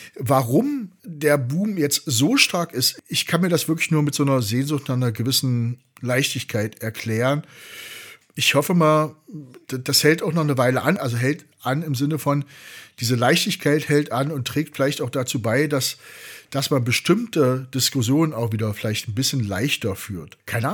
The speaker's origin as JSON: {"language": "German", "country": "Germany", "tie": "born or raised there", "said": "Ich komme ja selber aus der DDR. Ich habe mein erstes Lebensdrittel bis hierher in der DDR verbracht und bin da geprägt worden."}